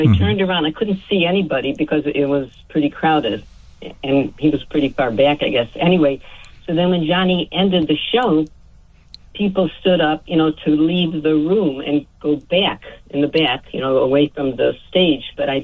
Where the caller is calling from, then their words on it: Lincolnwood, Illinois, United States; Hi, Lincolnwood.